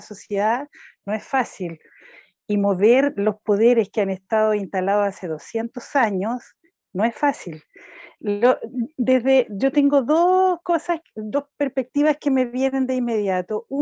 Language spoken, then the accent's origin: Spanish; Chile; cultura del mestizaje que no se ha construido en Chile, porque no, o sea, existe esa tontera de que somos los europeos de América Latina o los ingleses o no sé qué, y somos mestizos.